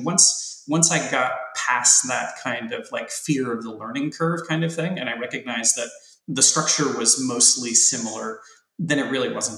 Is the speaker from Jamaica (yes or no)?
no; Kisumu, Kisumu County, Kenya; also born or lived in Nairobi; I was born in Kenya. I was born in Nairobi. Lived in a tiny like mud hut basically on the shores of Lake Victoria over in a little place called Kisumu